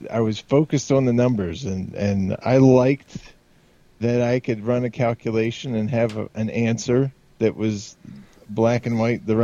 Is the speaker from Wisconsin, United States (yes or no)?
no; West Virginia, United States; Where I grew up in a small mountain town in West Virginia, up in the hills. Small coal mining and logging community with a lot of tourism activities.